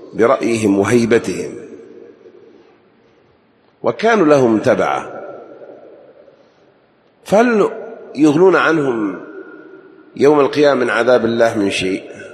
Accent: Taif, Makkah Province, Saudi Arabia; عندنا في الطائف أو عندنا العرب عيب نهمل الضيف،

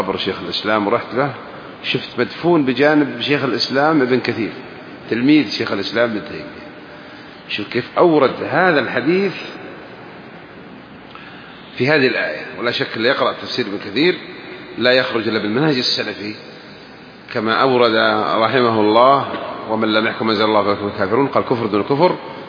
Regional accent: Saudi Arabia; عندنا في المملكة العربية السعودية

